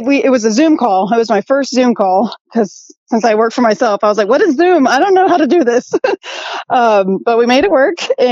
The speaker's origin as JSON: {"language": "English", "town": "Mount Pleasant", "region": "South Carolina", "country": "United States", "said": "So I'm from Mount Pleasant, South Carolina, right outside of Charleston."}